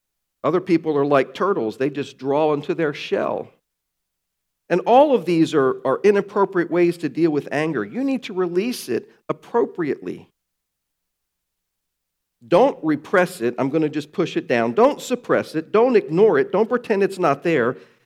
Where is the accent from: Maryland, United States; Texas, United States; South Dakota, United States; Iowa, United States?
Maryland, United States; Baltimore; I grew up in Baltimore. It wasn't like that when I was growing up. But it's like that now.